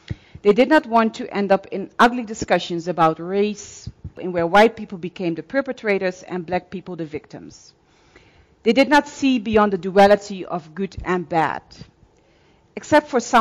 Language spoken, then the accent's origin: English; Netherlands; born there; English is a second language; because I was born in Holland, but also because my family has been a part of the Dutch kingdom for centuries, ever since the African, European, and Asian ancestors